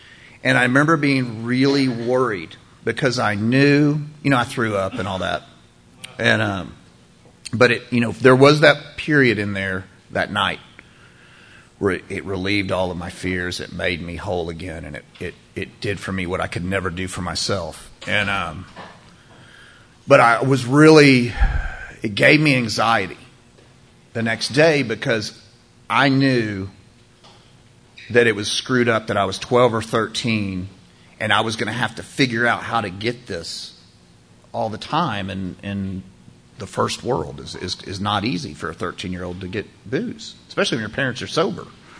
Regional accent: Fort Worth, Texas, United States; I grew up in Fort Worth, Texas. My family's from Austin, but they moved up there

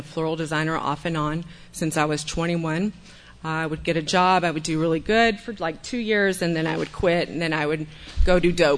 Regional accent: Dallas, Texas, United States; now in Austin, United States; I am from Dallas, so I went back to Dallas, and I kind of gathered my things and decided I was going to move down here to Austin.

